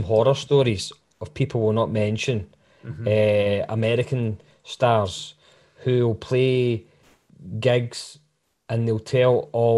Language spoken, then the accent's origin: English; Scotland, United Kingdom; accent: Scottish; People like us because we're Scottish. They like the accent and just having a laugh.